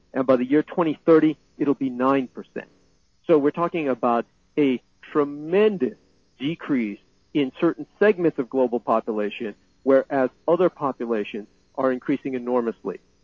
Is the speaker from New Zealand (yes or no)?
no; Taiwan; born there; English is a second language; I was born in the Nationalist Republic of China as reestablished on the island of Taiwan. English is a second language for me.